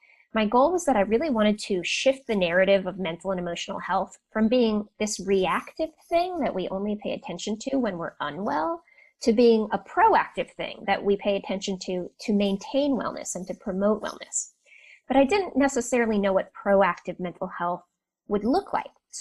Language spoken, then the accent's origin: English; California, United States; but I grew up in Silicon Valley.